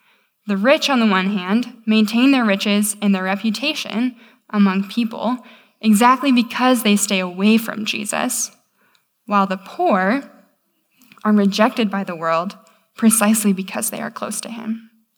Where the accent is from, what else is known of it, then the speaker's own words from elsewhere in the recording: Iowa, United States; I'm from Iowa, so weather is like something we talk about all the time.